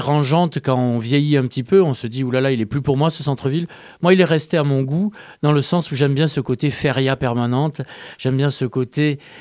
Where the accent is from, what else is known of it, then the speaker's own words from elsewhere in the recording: Montpellier, Occitanie, France; Et ce qui caractérise mon rapport à Montpellier, moi, je suis un Montpelliérain très urbain. C'est-à-dire oui. Que vraiment, c'est le centre-ville. Je passe ma vie au centre-ville. Je travaille dans le centre-ville.